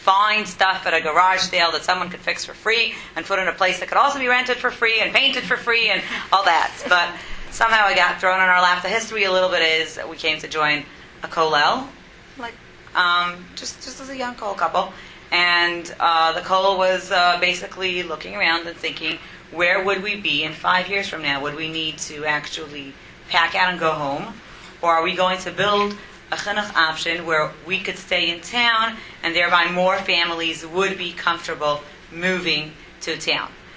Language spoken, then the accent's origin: English; Houston, Texas, United States; I'm from Houston.